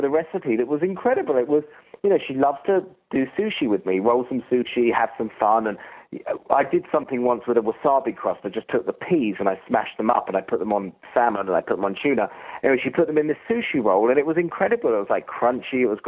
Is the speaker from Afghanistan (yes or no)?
no; London, United Kingdom; moved away as an adult; now in United States; Grew up in London, just a little bit north in London, and, you know, suburb, and loved it. Great experience, and I have enjoyed living in America a lot. I came here 6 years ago. When I got married, I moved to central London, so moved right into the city